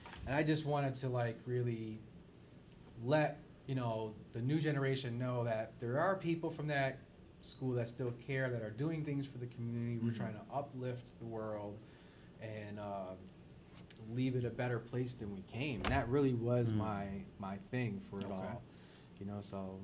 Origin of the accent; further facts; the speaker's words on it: Middletown, Connecticut, United States; started battling at young age in Connecticut, and you know, my hometown, Middletown.